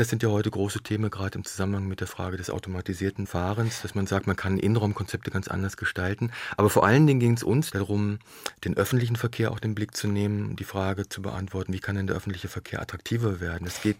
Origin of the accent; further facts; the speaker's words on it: Lower Saxony, Germany; Ich bin auf dem Land groß geworden. Gerade übrigens auch in der VW-Region. Im Niemandsland zwischen Peine, Salzgitter, Braunschweig und Wolfsburg. Rübenwüste eigentlich.